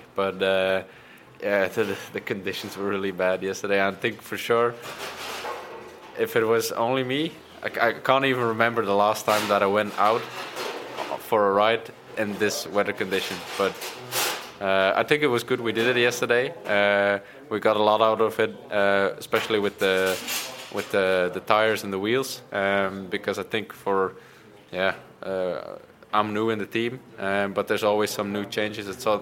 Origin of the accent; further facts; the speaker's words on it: Bruges, Flanders, Belgium; English is a second language; I grew up in Bruges. The old center is full of cobbles. I don't think there's a lot of like normal paved roads.